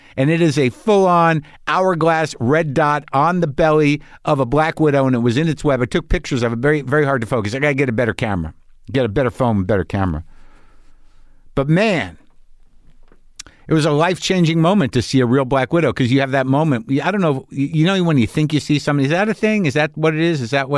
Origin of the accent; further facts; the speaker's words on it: New Mexico, United States; And I grew up in New Mexico, and I think I've seen black widows.